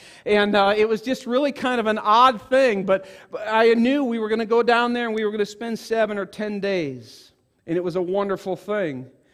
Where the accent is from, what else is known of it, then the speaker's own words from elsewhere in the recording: DeKalb, Illinois, United States; Now, I grew up in DeKalb, Illinois, which is kind of up outside of Chicago area.